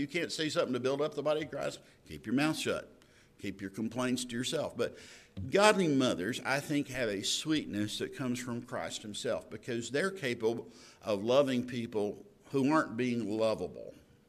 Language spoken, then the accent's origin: English; Texas, United States; moved away as an adult; The fact is, I came from East Texas up to this area, and I started looking for jobs as a bank teller.